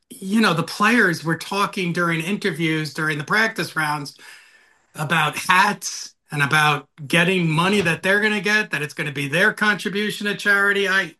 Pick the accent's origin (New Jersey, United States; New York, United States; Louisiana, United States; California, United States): New York, United States; Long Island; the fans were certainly a little friendlier than I experienced here in my hometown in Long Island.